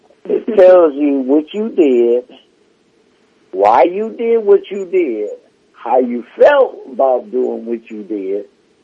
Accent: New York, United States; So I'm outspoken. I am. I'm a New Yorker. I am outspoken.

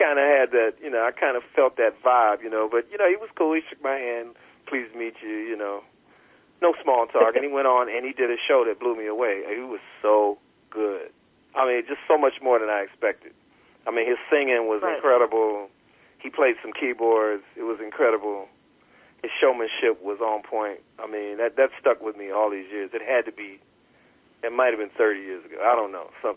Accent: Youngstown, Ohio, United States; You know, I'm from Ohio. And we tend to claim each other. And he's from Akron, which is very close to my hometown of Youngstown, you know.

